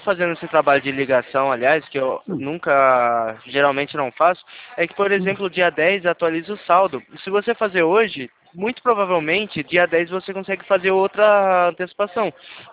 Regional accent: Araras, São Paulo, Brazil; Eu sou daqui de Araras.

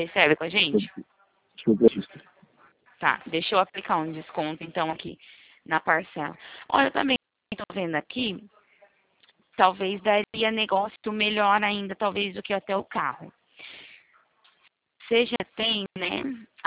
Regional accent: Araras, São Paulo, Brazil; É, eu sou de Arara também.

